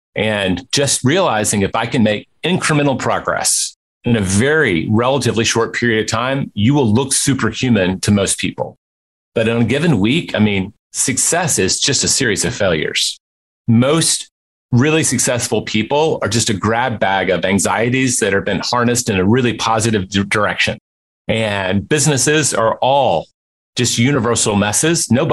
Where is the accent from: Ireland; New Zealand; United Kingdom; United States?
United States; Memphis, Tennessee; born or raised there